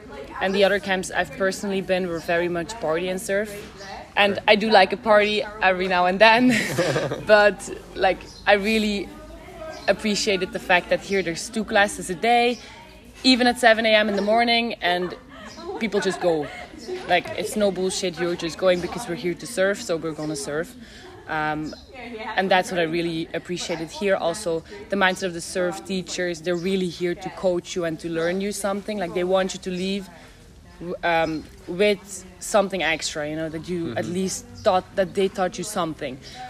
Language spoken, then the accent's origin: English; Flanders, Belgium; English is a second language; So I'm from Belgium, from the Flemish part. I'm 20 years old at the moment.